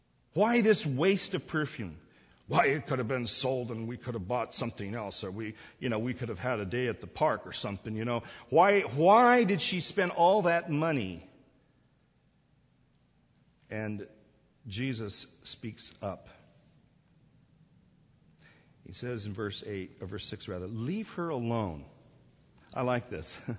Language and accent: English; South Korea; Now, I remember as a kid growing up in Korea, it took me a while to learn and to become accustomed to their culture and their customs.